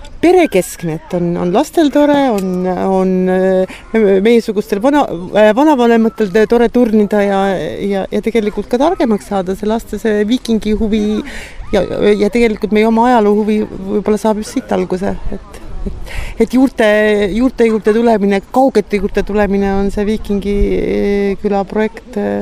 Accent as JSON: {"language": "Estonian", "region": "Saare County", "country": "Estonia", "tie": "born or raised there", "also_born_or_lived": "mainland Estonia", "said": "Koos kaksikõega oleme siin sündinud ja üles kasvanud. Vahepeal oma elu mandril elanud ja nüüd tagasi saarele pöördumas."}